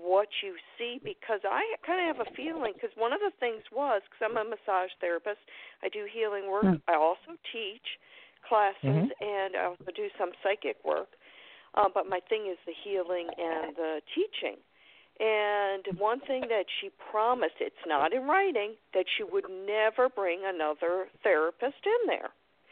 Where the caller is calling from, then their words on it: Florida, United States; I'm calling from Florida.